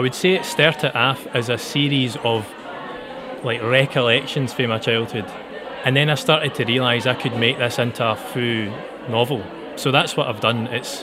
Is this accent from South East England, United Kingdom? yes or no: no; Scotland, United Kingdom; my childhood growing up in Ayrshire, round about 1999 and the turn of the millennium, when I was just a wean 11-year-old, 12-year-old